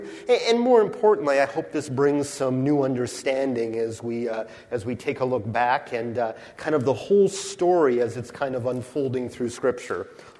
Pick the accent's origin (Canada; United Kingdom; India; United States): Canada; I grew up in church, and so always involved in the stories. And growing up in Canada, there was always a Canadian tinge to the Christmas story